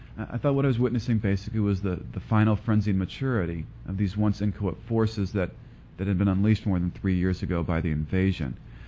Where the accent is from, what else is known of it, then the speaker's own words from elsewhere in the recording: United States; what this meant as an American. And to be honest, I was in awe of the power of my country at that point.